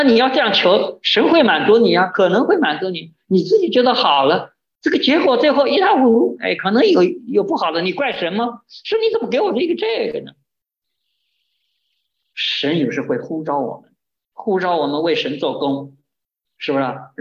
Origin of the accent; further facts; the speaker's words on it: China; 我们从大陆来的人看到啊